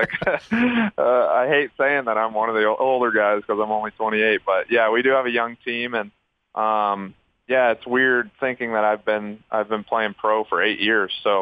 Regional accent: Oklahoma, United States; but obviously a lot different because I'm from Oklahoma.

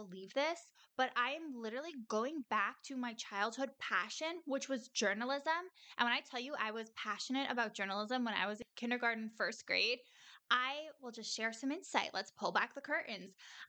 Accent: New York, United States; Like I am from New York.

